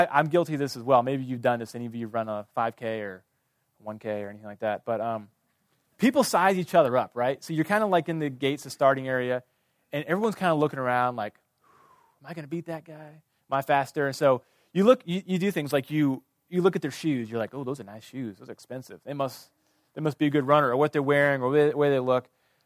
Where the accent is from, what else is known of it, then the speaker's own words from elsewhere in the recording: Kansas, United States; I grew up in Kansas, and I went kindergarten through college in the same town.